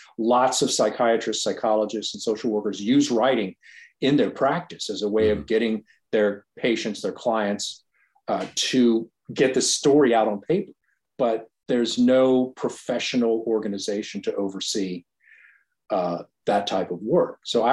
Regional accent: Virginia Beach, Virginia, United States; I grew up in Virginia Beach.

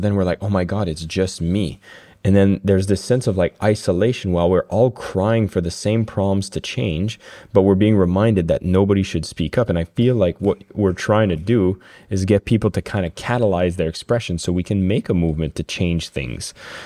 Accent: Canada; Like, I'm a Canadian, but politics happens in some capacity where there is democracy in a similar way.

